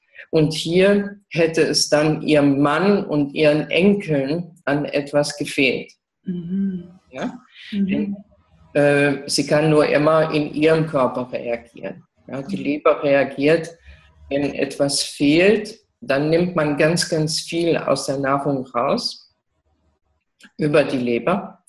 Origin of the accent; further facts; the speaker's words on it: Belgium; Bei uns in Belgien und in Frankreich ist ja das Dekodieren schon sehr bekannt.